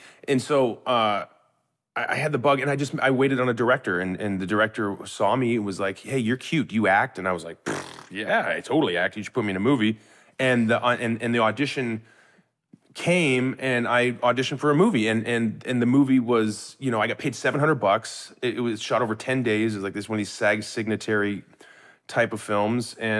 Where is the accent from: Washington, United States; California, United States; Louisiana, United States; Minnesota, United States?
Washington, United States; Lake Stevens; I grew up in a town called Lake Stevens in Washington State